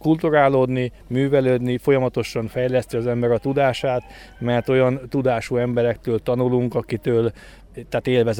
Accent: Ács, Komárom-Esztergom, Hungary; mi meg ketten Ácsról vagyunk

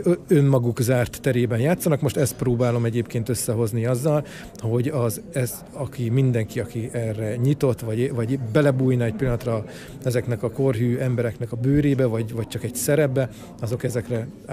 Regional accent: Miskolc, Borsod-Abaúj-Zemplén, Hungary; also born or lived in Tiszaújváros; én Miskolcon születtem, Tiszaújvárosban éltem, Miskolcon tanultam, majd innen kerültem el, és kerültem vissza nem régen.

